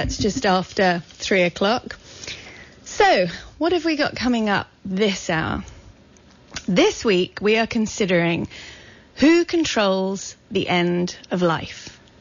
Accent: United Kingdom; now in Santa Cruz, United States; I am British and I've lived in Santa Cruz for over 10 years though, and I'm also an American citizen.

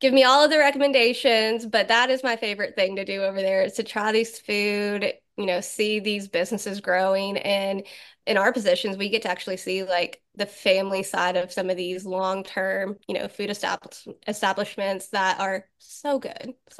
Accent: Somerset, Kentucky, United States; And I'm from Somerset, Kentucky, Pulaski County.

